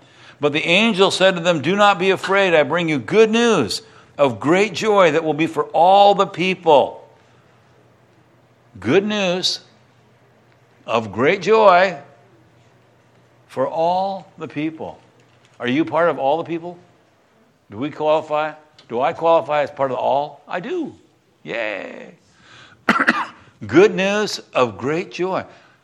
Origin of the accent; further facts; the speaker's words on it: Texas, United States; born there; I was born in Texas. I'd have to go all the way back to Texas.